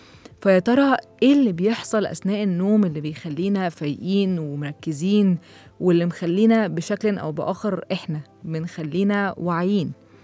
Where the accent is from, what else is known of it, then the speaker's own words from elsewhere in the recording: Egypt; الدواء ده للأسف مبهد الناس كتير ومنتشر جدا عندنا في مصر